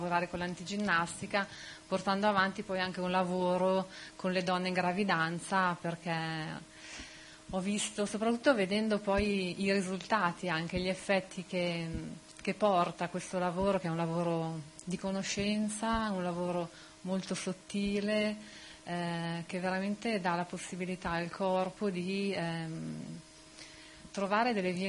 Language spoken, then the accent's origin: Italian; Milan, Lombardy, Italy; io sono di Milano